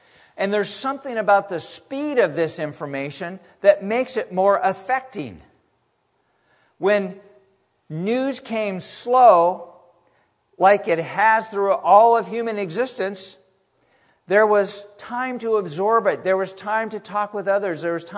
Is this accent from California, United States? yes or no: yes; California, United States; I grew up in Central California, and we were trained which beaches had an undertow and which ones didn't.